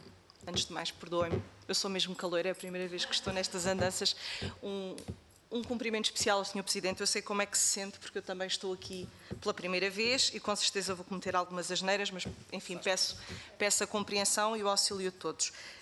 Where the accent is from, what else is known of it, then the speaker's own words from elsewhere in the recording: Grândola, Alentejo, Portugal; sou de Grândola